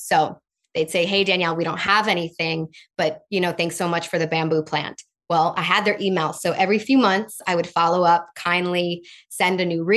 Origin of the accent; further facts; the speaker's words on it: Chicago, Illinois, United States; But I grew up in Chicago and I have been obsessed with questions since I was a little girl.